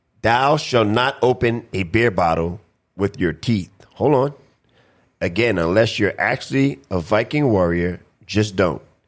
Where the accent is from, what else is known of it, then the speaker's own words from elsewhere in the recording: Brooklyn, New York, United States; I'm from Brooklyn, New York, so I've never played.